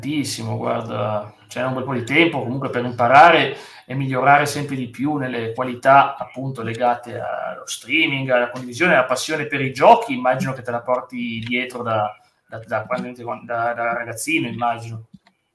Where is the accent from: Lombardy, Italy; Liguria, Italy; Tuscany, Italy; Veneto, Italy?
Veneto, Italy; vengo dal Veneto, alla provincia di Verona